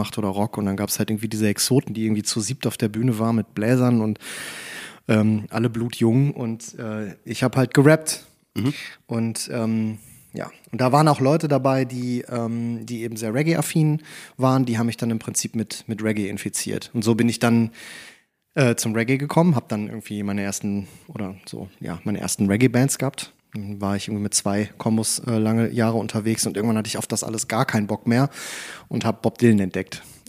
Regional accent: Menden, North Rhine-Westphalia, Germany; Nein, ich bin im Sauerland quasi groß geworden.

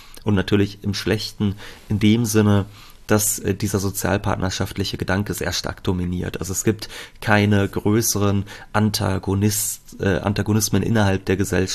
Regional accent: Berlin, Germany; am 16. Januar bin ich in Berlin, also in der Stadt, wo ich herkomme.

